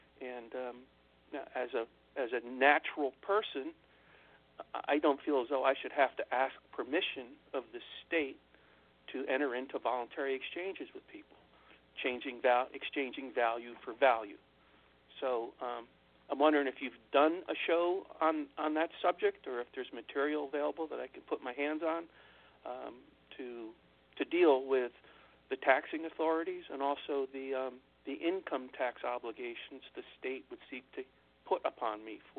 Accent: New Jersey, United States; now in Southwest Missouri, United States; I was raised in New Jersey, and I currently live in Southwest Missouri on 20 rural acres that I own.

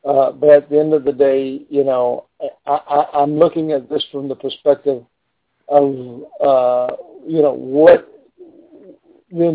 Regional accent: Texas, United States; now in Washington, United States; I'm from Texas, but I live in Washington, D.C.

